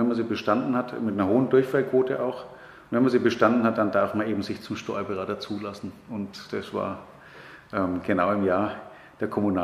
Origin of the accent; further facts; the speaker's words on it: Nuremberg, Bavaria, Germany; born there; Und wo schon als Nürnberger mitten im Herzen der Stadt in Nürnberg?